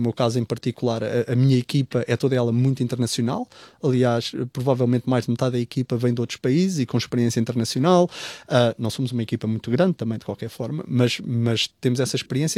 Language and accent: Portuguese; Portugal; now in Australia; muitos de nós portugueses e eventualmente todas as comunidades imigrantes pelo mundo sentirão, que ao ter um sotaque diferente, imediatamente nós anunciamos que não somos australianos